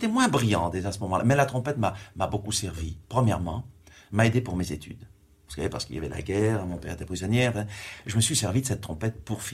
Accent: Hauts-de-France, France; born there; je suis né près de Douai. À Oisiers, c'est une ville... mineur, n'est-ce pas?

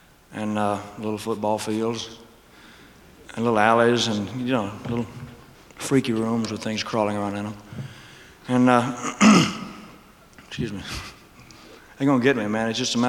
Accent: Memphis, Tennessee, United States; It became pretty big overnight in my hometown.

